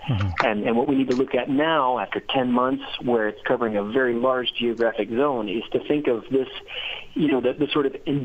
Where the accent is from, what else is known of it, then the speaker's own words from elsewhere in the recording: United States; me, I'm from the United States.